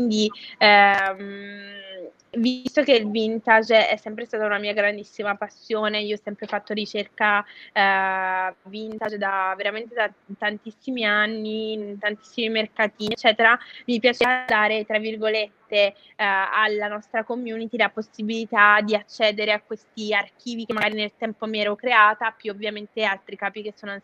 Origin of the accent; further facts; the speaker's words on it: Naples, Campania, Italy; now in Milan, Italy; io comunque cerco sempre di supportare la mia terra in qualche modo, no? Perché nonostante io viva da tantissimi anni a Milano, per me Napoli è anche una città molto importante